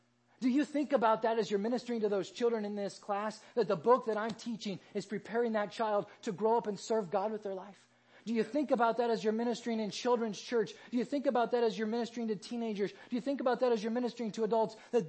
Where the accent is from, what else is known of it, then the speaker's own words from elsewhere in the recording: Iowa, United States; Now, I grew up in Iowa, and Iowa has Ragbri, which is the annual great bike ride across Iowa